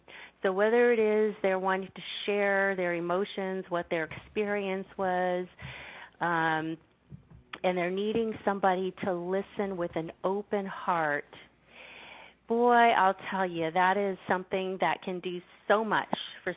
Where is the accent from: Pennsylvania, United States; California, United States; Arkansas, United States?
California, United States; my home state of California, something that we go through on a yearly basis